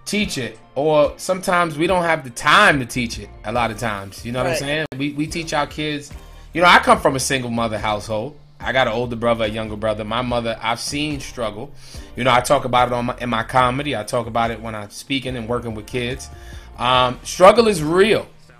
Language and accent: English; The Bronx, New York, United States; I'm from the Bronx, so I'm always trying to do things to uplift it, whether it's comedy or live music.